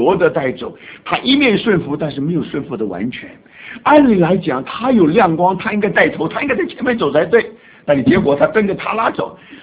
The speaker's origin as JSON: {"language": "Chinese", "country": "China", "said": "我是中国人，我应该听懂英文"}